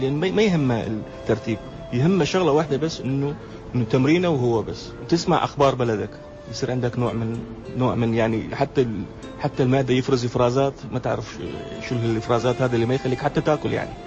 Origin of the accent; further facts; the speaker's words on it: Iraq; أنا صار لي أكثر من فترة يعني ما رايح العراق